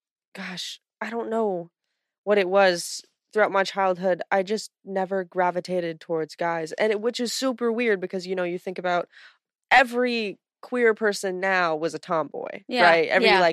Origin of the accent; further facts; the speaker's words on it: California, United States; It's like Sacramento, uh-huh. 30 minutes outside of Sacramento. It was like this conservative bubble.